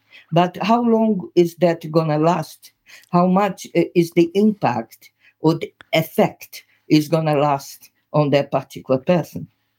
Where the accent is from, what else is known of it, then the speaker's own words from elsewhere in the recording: Brazil; accent: Brazilian; English is a second language; My accent, okay? You guys there listening to it, you might have a bit of a problem to adjust your ear to this Brazilian accent.